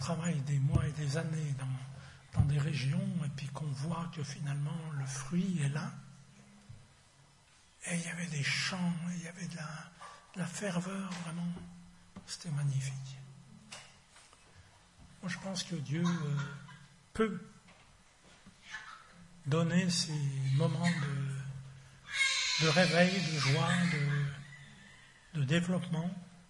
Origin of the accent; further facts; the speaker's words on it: Villeurbanne, Auvergne-Rhône-Alpes, France; dans la rue où j'ai grandi, là, à Villeurbanne